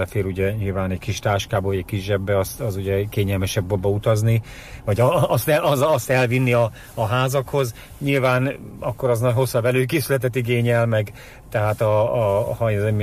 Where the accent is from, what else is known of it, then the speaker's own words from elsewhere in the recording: Miskolc, Borsod-Abaúj-Zemplén, Hungary; born there; mivel én miskolci születésű vagyok